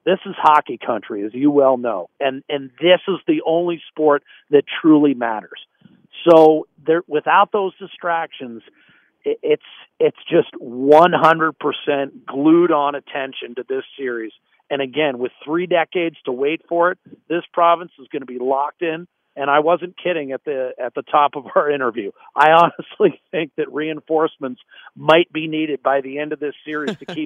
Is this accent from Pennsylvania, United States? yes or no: yes; Pittsburgh, Pennsylvania, United States; I feel like as an American who was born on the East Coast, I can say this with some degree of confidence. And all due respect to the Igloo, which I grew up in, you know, as a fan of the Penguins.